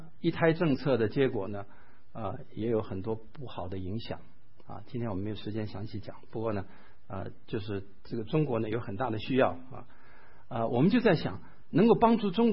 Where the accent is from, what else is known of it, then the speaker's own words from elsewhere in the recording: Taiwan; also born or lived in United States; 情况跟我们很像的也是台湾长大，美国留学，后来回到这个大陆去做事的人。